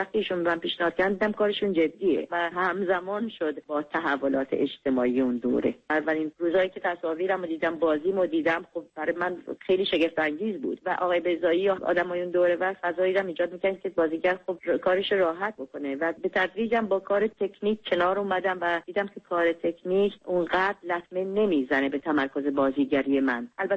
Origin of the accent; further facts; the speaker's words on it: Iran; moved away as an adult; صحنه آخری که گرفته شد من از ایران اومدم بیرون.